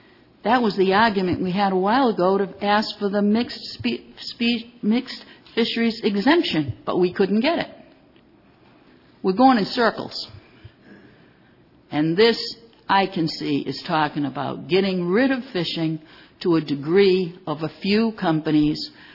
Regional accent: United States; So as an American and as a taxpayer, I'm very upset with what I hear today.

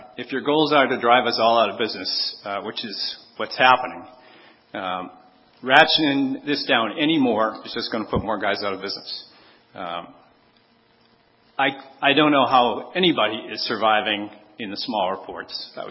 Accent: Martha's Vineyard, Massachusetts, United States; I'm from Martha's Vineyard, a third-generation fisherman in just about every fishery.

